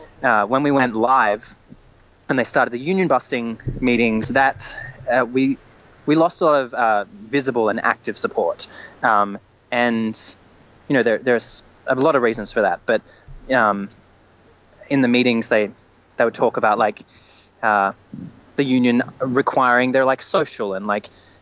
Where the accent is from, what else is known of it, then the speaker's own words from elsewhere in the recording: Australia; I'm from Australia.